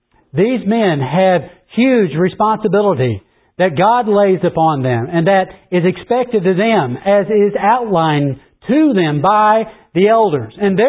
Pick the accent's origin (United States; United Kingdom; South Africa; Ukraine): United States; Indiana; Whenever I grew up in Indiana, we grew up at tractor pools and things of that nature